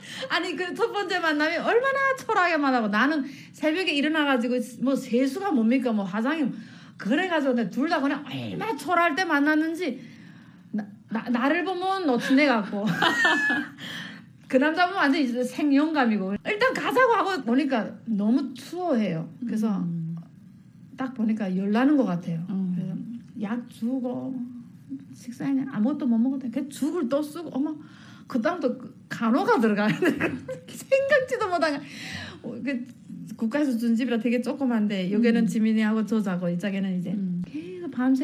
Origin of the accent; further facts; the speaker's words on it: North Korea; moved away; also born or lived in China; 저는 북한에서 뭐 했고 어떻게 북한 탈북했고 그다음에 중국에서 어떻게 살았고